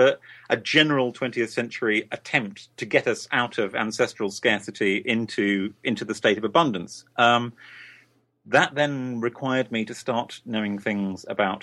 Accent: United Kingdom; Right. I'm a British writer.

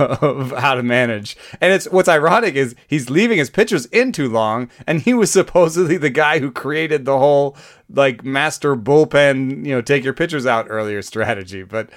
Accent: Atlanta, Georgia, United States; I grew up in Atlanta.

